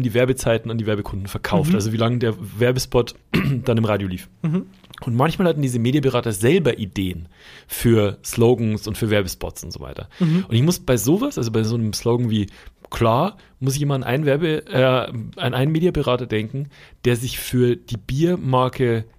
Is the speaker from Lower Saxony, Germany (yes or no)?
no; Schwandorf, Bavaria, Germany; Und meine Heimatstadt, in der ich aufgewachsen bin, Schwandorf, da gibt es nicht viel.